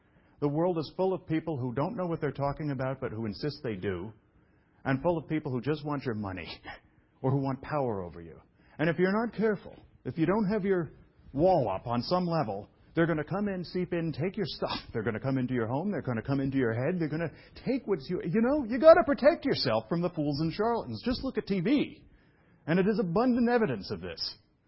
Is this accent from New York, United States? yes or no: yes; New York City, New York, United States; I'm from New York City.